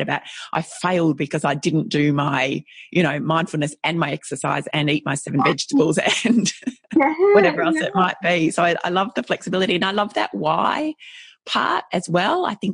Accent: Ballarat, Victoria, Australia; here in my hometown of Ballarat

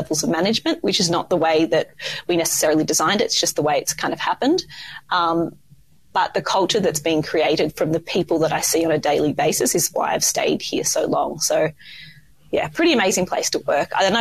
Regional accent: Sydney, New South Wales, Australia; Oh, I didn't know there were such good restaurants in Sydney, like for my hometown. And then I just got that call to home, as we do, back to our beaches and back to the warm environment of Australia.

